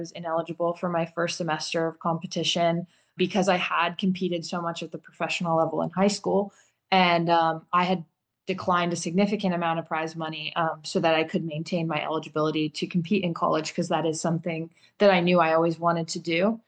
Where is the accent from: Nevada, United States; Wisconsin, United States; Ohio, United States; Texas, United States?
Wisconsin, United States; Whitewater; So there are two community tennis courts in my hometown of Whitewater, Wisconsin, that were built in the 1960s